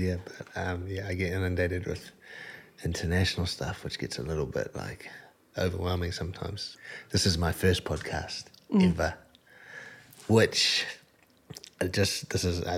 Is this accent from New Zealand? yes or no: yes; Massey, Auckland, New Zealand; I grew up in Massey. I went to the local high school, played for the local rugby team, and yeah, I'm very happy that I had my childhood out on West Auckland at Massey.